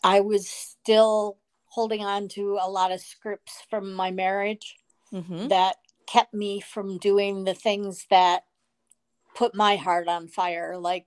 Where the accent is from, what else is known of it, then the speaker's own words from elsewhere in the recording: Florida, United States; I'm from Florida and I'm, God willing, moving back there over the next year.